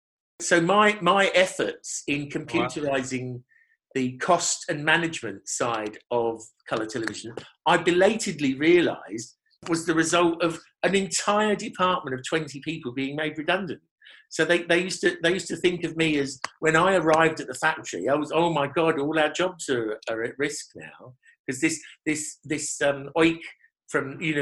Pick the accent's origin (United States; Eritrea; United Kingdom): United Kingdom; London; if you grew up in Southwest London and you were around in the 60s in Clapham and Battersea, Wandsworth, every street was your playground